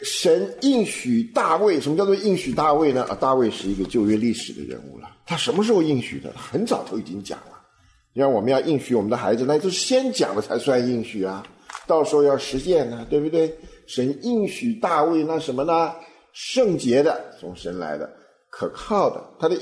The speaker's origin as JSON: {"language": "Chinese", "country": "China", "said": "我们中国人讲的恩是什么东西？就是好处了，位高的给位低的一点赏赐，就是这样。"}